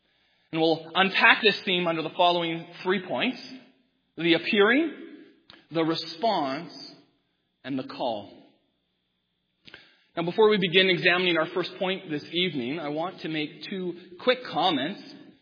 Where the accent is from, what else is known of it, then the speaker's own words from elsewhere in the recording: Canada; Because as a Canadian, when Charles III was proclaimed king, he became, if only symbolically, my king.